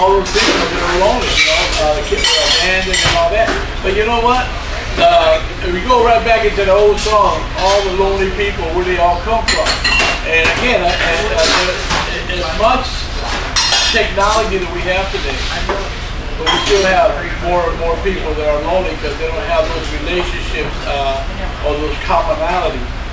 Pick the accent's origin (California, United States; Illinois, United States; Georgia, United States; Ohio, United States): Illinois, United States; Chicago; I remember, you know, growing up in Chicago, in the neighborhood I lived